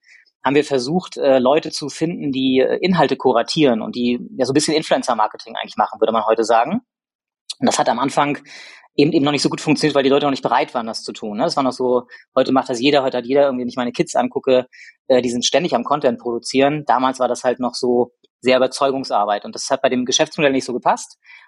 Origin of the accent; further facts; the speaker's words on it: Rostock, Mecklenburg-Vorpommern, Germany; born there; Ich bin gebürtiger Rostocker und da ist so Hamburg dann so die nächstgelegene größere Stadt, in der man dann auch arbeiten will.